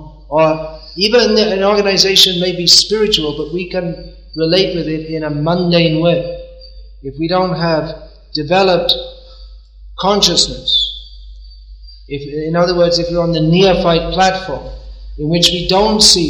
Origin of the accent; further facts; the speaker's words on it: India; Well, I'm an Indian, so they must be better.